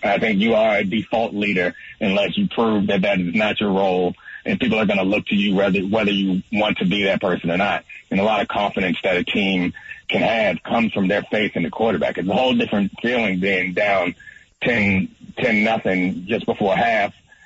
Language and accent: English; East Coast, United States; And I wasn't like a Broncos fan, and I didn't grow up in Colorado. I grew up on the East Coast